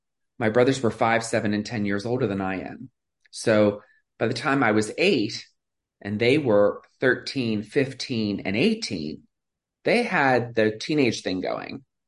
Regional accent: Philadelphia, Pennsylvania, United States; I grew up in Philadelphia. My father worked in a garage. My mother was a housewife.

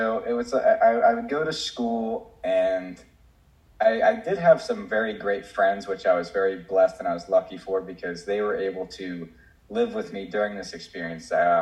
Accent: New Jersey, United States; because I was actually living in Jersey. I'm from New Jersey

